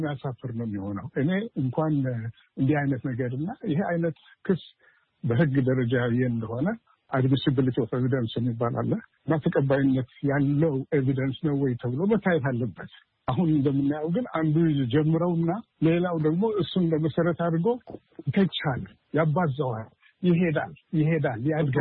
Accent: Eritrea; moved away as an adult; also born or lived in Ethiopia; now in United States; ትውልድ ሀገሬ ኤርትራ። ያደግኩበት ኤርትራ በኮሌጅ ደረጃና ከዛ በኋላ ስራ ኢትዮጵያ ለረጅም ዓመታት ቆይቻለሁ። ከዛ በኋላ ወደ አሜሪካን ሀገር መጥቼ እዚህ በአስተማሪነት ዩኒቨርሲቲ ስራ ነበር። አሁን ጡረተኛ ነኝ።

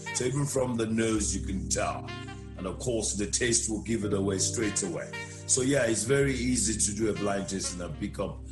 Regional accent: Nigeria

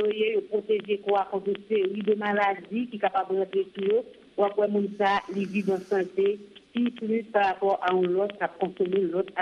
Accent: Haiti; Et pour nous-mêmes, Haïtiens, nous venons ça de la Cognala, pour encourager l'économie locale, nous sommes vraiment obligés de manger naturel. Dès que nous sommes en Haïti

